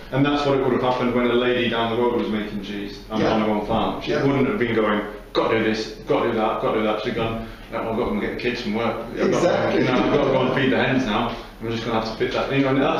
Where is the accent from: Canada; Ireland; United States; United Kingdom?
United Kingdom; Yorkshire and the Humber; You know, so I'm a Yorkshireman, so it's very difficult.